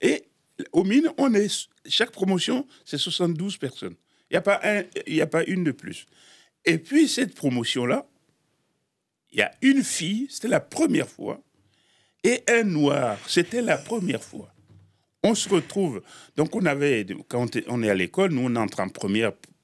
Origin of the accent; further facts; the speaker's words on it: Togo; l'écrit en écrivant ce qui ne se fait jamais chez moi au Togo. On n'écrit pas des contes, on les raconte.